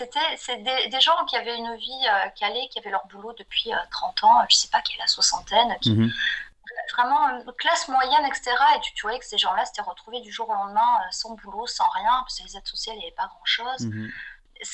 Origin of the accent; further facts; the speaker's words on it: Pau, Nouvelle-Aquitaine, France; born there; Je suis née à Pau de père espagnol et de mère française.